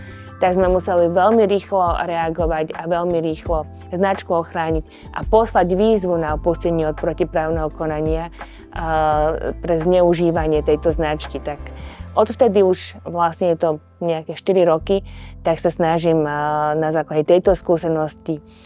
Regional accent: Žilina Region, Slovakia; ja som rodená Oravčanka

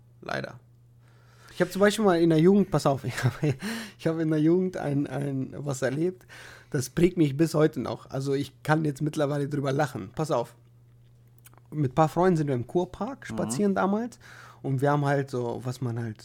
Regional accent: Bulgaria; ich habe gesagt, ich bin aus Bulgarien.

